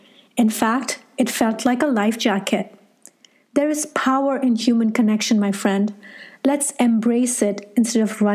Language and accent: English; Chennai, Tamil Nadu, India; although I'm from Chennai, my command of Tamil, which is the local language, isn't that great